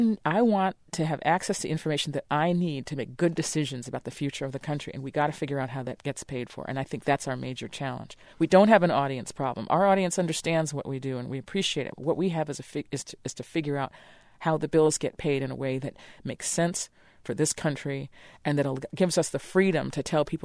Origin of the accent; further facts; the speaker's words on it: New York, United States; my parents got all the newspapers in the city where we grew up in New York